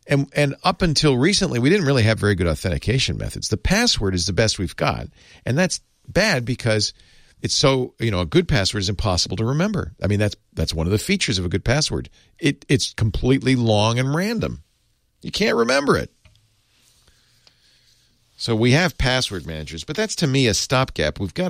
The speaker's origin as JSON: {"language": "English", "region": "Rhode Island", "country": "United States", "tie": "born or raised there", "said": "I grew up in the East Coast, so I know what you mean. I grew up in Rhode Island."}